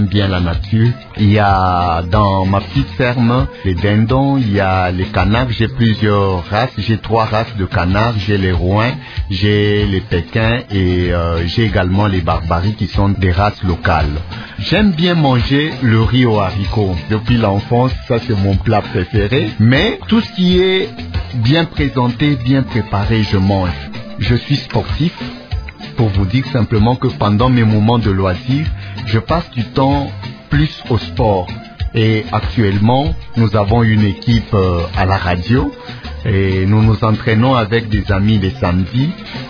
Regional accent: Likasi, Haut-Katanga, DR Congo; Je suis né à Likasi dans le Katanga, et c'est au Katanga que j'ai commencé mes études.

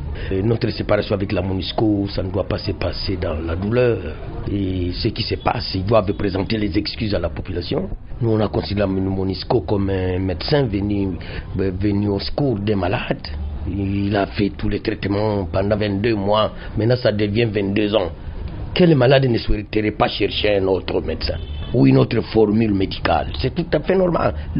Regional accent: North Kivu, DR Congo; Je suis kivoussien, je suis de l'Est, je suis congolais.

